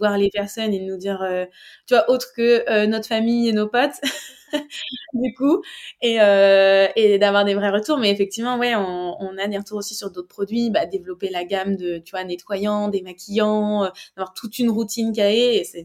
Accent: northern France, France; je viens du nord de la France

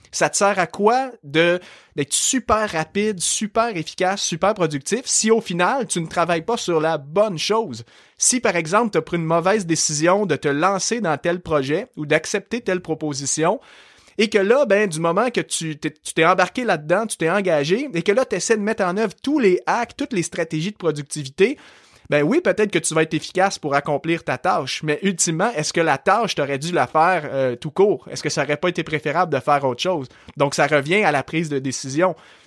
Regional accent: Saint-Hyacinthe, Quebec, Canada; born there; now in Montreal, Canada; Je suis québécois. Aujourd'hui, j'habite dans la région de Montréal, mais à la base, moi, je suis né en campagne et d'une région où est-ce que justement les gens au Québec ont un très fort accent. La ville de Saint-Hyacinthe

